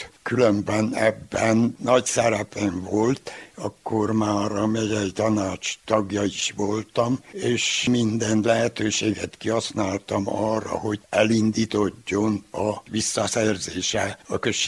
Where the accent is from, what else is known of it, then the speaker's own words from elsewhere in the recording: Csíkmadaras, Harghita, Romania; nem volt egy tanár se Csíkmadarason, és úgy éreztem, hogy nekem van valamilyen küldetésem, hogy a szülőfalumban legyek, és ott próbáljak valami jó dolgot csinálni.